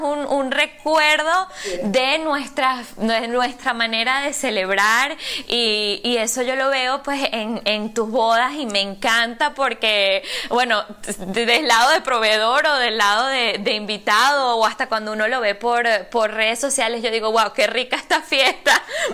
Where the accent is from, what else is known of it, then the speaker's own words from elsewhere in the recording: Venezuela; nosotros pues como venezolanos, que estás en una boda en Venezuela.